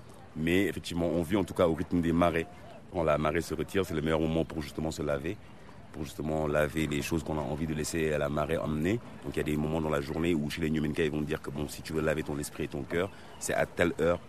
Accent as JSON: {"language": "French", "region": "Sine-Saloum", "country": "Senegal", "said": "les Nyominka de là d'où on vient, du Sinsaloum."}